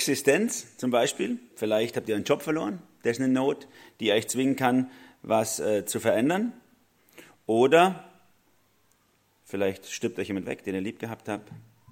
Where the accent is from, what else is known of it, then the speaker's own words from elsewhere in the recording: Baden-Württemberg, Germany; now in Karlsruhe, Germany; Karlsruhe ist seit über 10 Jahren meine Heimat. Fühlt sich komisch an, das als Schwabe zu sagen.